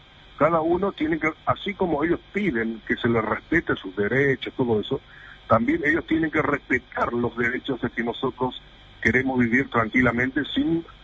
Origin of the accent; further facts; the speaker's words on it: Paraguay; voy a sentirme orgulloso siempre de ser paraguayo.